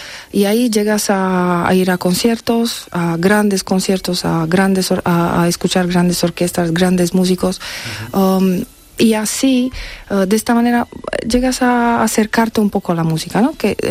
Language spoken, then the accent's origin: Spanish; Târgu Mureș, Mureș County, Romania; born there; Spanish is a second language; yo nací en Târgu Mureș, es una ciudad pequeñita, 150, 170 mil habitantes, en mitad de Transilvania, en Rumanía